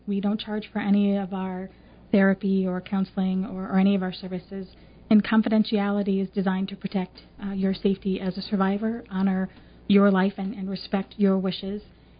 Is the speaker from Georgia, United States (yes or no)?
no; Battle Creek, Michigan, United States; also born or lived in Washington, D.C.; I did. I grew up in Battle Creek. Went to high school there and went off to D.C. to go to college and fell in love with D.C.